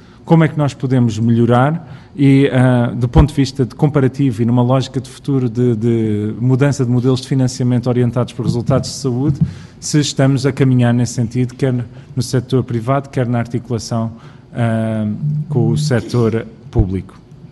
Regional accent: Cascais, Lisbon, Portugal; nomeadamente em Cascais, de onde eu sou pessoalmente

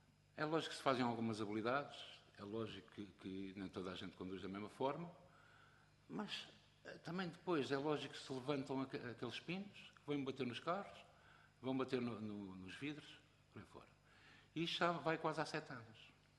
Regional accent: Lisbon, Portugal; now in Santo André, Portugal; Eu sou de Lisboa e fui para Sines, mas depois logo a seguir para Santo André, há quase 40 anos.

